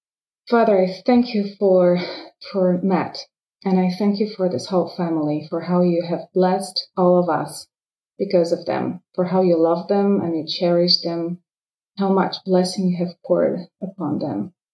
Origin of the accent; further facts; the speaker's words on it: Poland; first language Polish; English is a second language; they were speaking my mother tongue. Like it was all being held in Polish